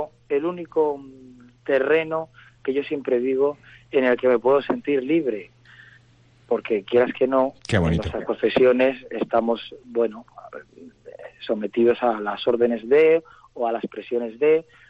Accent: Alfaro, La Rioja, Spain; Alfareño de cuna y además muy alfareño, porque yo vivo en mi pueblo, me encanta mi pueblo y me va a costar despegarme de él si es que tengo que hacerlo.

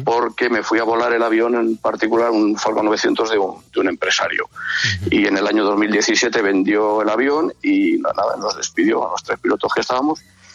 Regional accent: Madrid, Community of Madrid, Spain; yo soy natural de Madrid, como me gusta decir. Yo nací en el Hospital Militar Gómez Ulla, en Carabanchel Alto, sí.

